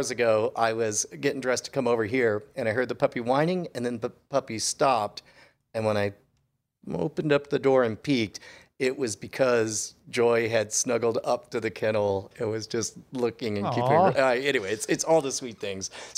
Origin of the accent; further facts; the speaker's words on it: Haiti; but yes, I'm from Haiti.